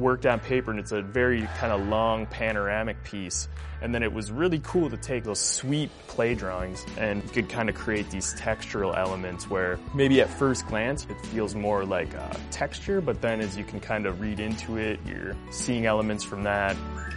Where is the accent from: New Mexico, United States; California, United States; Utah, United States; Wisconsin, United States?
Wisconsin, United States; Baldwin; born there; I was born in Baldwin, Wisconsin. It's kind of a small town along the western border.